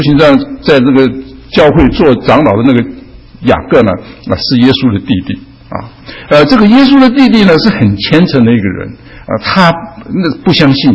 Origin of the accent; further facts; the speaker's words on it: China; 我们中国人呢常常这个被动主动分不太清楚